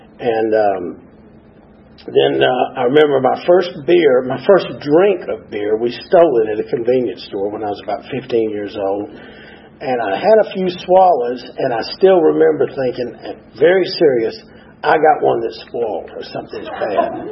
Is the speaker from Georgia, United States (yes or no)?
yes; Atlanta, Georgia, United States; born there; now in Decatur, United States; I was born right here in Atlanta, Georgia Baptist Hospital. My parents were living in Decatur, where I live now.